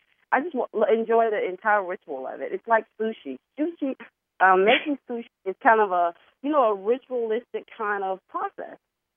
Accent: Plant City, Florida, United States; growing up, I'm from Florida, Plant City, Florida. So my grandmother has cooked collard greens my entire life.

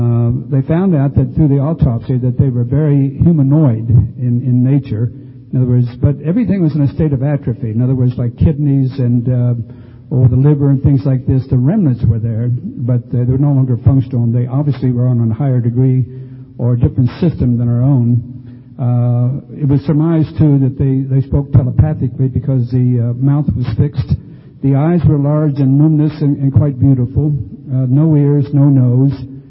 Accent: Sedona, Arizona, United States; in my hometown, Sedona, Arizona

